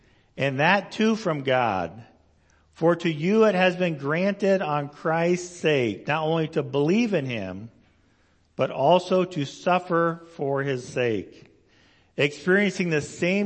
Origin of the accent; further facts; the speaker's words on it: Idaho, United States; born there; Even though I was born in Idaho, so I don't know how that worked.